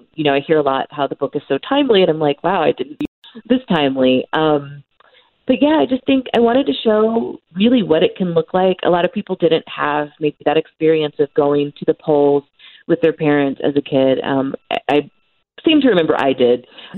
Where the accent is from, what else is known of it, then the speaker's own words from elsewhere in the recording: Missouri, United States; now in Los Angeles, United States; And I'm originally from the Midwest, from the Missouri Ozarks, but I have lived in Los Angeles for almost 20 years at this point.